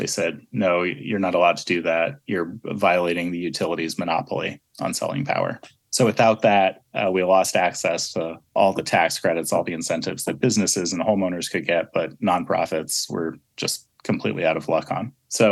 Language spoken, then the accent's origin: English; Shepherdstown, West Virginia, United States; I'm from Shepherdstown, West Virginia, in the Eastern Panhandle. Tiny little town, got 1,500 folks.